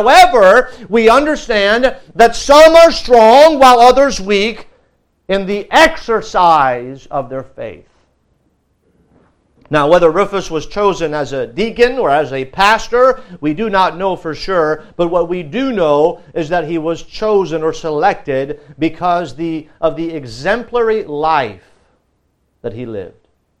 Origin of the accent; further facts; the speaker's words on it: France; I grew up in France